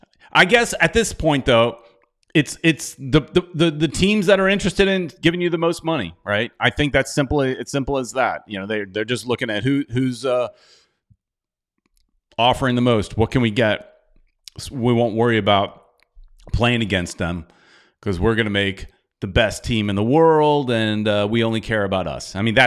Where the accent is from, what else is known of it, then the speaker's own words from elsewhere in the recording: United States; I'm proud American. I have no problem with being so American.